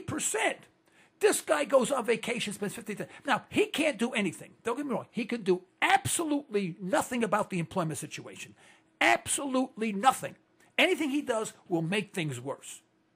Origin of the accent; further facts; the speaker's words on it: New York, United States; I'm from East Harlem, New York. East Harlem, New York, folks. Bill Clinton is not from Harlem. I'm from Harlem.